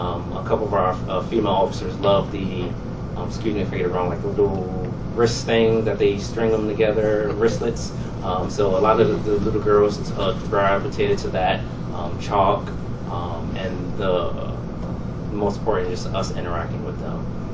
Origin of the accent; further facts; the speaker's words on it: New York City, New York, United States; I came born and raised in New York City. And in New York City then, they had play streets.